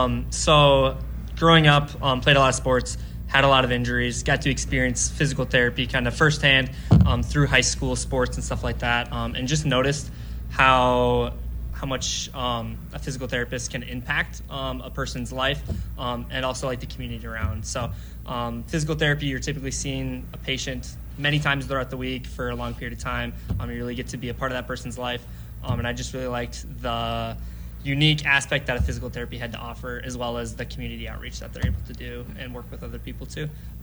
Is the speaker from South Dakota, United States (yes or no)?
yes; Clear Lake, South Dakota, United States; I'm from Clear Lake, South Dakota.